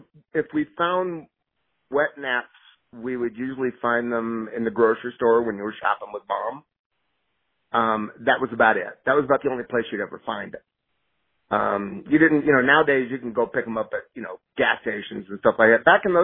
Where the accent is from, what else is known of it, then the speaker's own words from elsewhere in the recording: Riverside, California, United States; And then I grew up in Riverside, so we probably don't know. Years ago, they built a dam for the Santa Ana River.